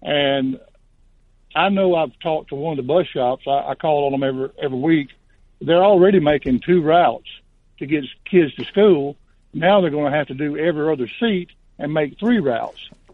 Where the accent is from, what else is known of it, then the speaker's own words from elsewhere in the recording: Tuscaloosa, Alabama, United States; Hey, I'm from Tuscaloosa.